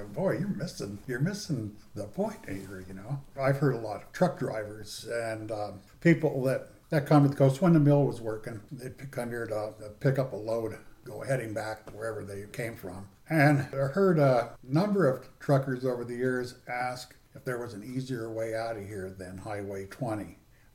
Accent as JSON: {"language": "English", "town": "Eureka", "region": "California", "country": "United States", "tie": "born or raised there", "also_born_or_lived": "San Francisco / Crescent City / Santa Rosa", "said": "I grew up on the coast. I was born in San Francisco. I lived in the Bay Area for a while until I was about 7 or 8 years old. And then we moved up to Eureka and Crescent City."}